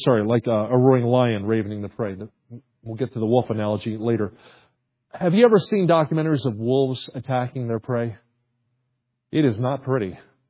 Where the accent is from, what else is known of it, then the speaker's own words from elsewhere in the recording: New Jersey, United States; Well, I worked with my dad. I grew up in New Jersey. My dad was a general contractor.